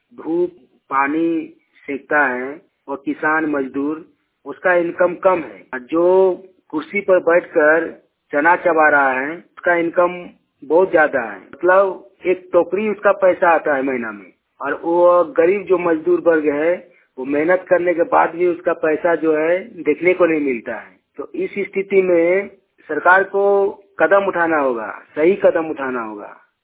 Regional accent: Jharkhand, India; ग्राम कसमा तीन, पंचायत कसमा, जिला बोकारो, राज्य झारखंड का निवासी हूँ।

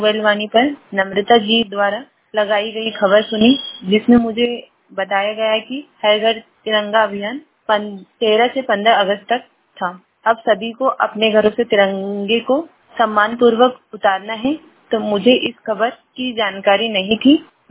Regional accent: Khandwa, Madhya Pradesh, India; मैं खंडवा से हूँ

